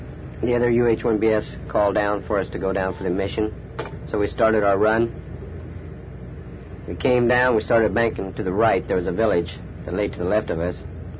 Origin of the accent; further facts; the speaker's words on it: Loveland, Colorado, United States; born there; now in Newport Beach, United States; No, I was born in Loveland, Colorado.